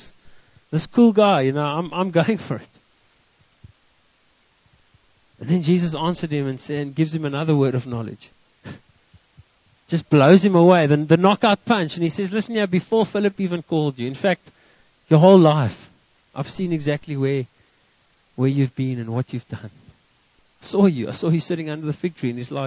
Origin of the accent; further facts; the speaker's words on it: South Africa; typical South African because I see the negative first.